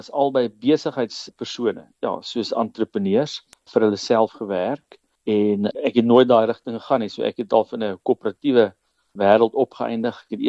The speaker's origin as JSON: {"language": "Afrikaans", "town": "Salt Rock", "region": "KwaZulu-Natal", "country": "South Africa", "tie": "born or raised there", "said": "Ek kom van 'n klein dorp af op die Natalse Noordkus met die naam Saltrak. Dit was toe ek groot geraak het, 'n baie klein dorp en hy het nou redelik groot geraak daar in Belita. En ek was op 'n klein plattelandse skool met die naam Stanger, nou Kwadaguza."}